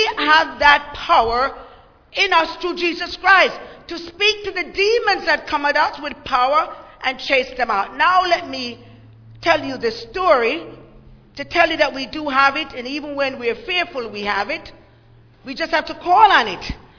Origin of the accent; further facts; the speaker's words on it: Jamaica; since I'm Jamaican